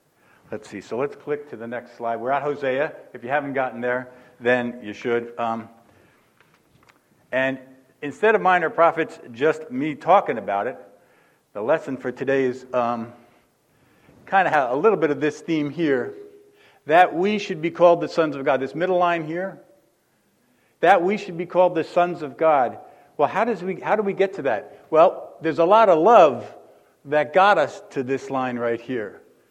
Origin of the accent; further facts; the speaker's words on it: New Jersey, United States; so get ready to listen fast because I'm from Jersey and that's how I speak.